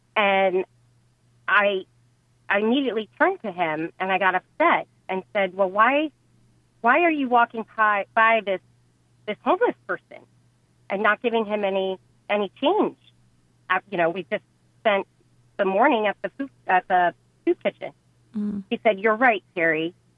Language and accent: English; Baltimore, Maryland, United States; But I grew up in Baltimore, Maryland. I have three siblings, and my mom and dad, we were very active in our Catholic church